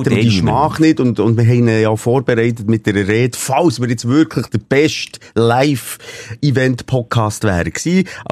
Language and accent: German; Bern, Switzerland; wir sind Berner